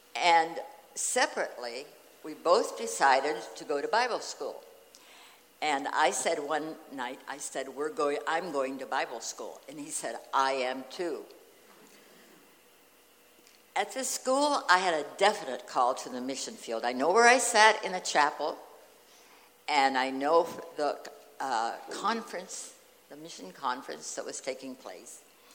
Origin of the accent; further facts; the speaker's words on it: Bluffton, United States; I'm from Bluffton, and my home church is Ebenezer.